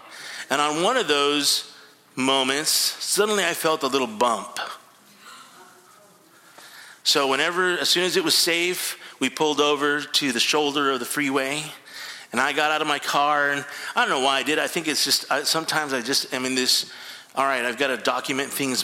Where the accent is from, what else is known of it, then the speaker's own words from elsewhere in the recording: Mexico; and I grew up in Mexico. I speak Spanish